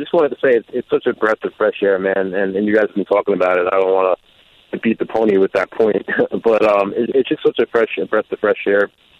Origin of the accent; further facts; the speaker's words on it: New York City, New York, United States; like, New York City is, you know, I'm from New York, and I think it's something that New York really needed right now.